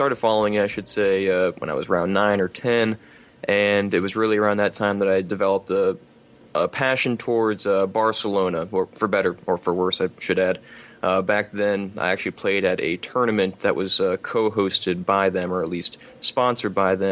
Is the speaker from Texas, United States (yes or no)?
no; Florida, United States; I'm from Florida.